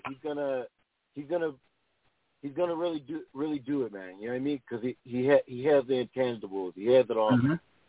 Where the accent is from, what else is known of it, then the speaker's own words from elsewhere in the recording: Toronto, Ontario, Canada; I'm a real Toronto. I'm from Toronto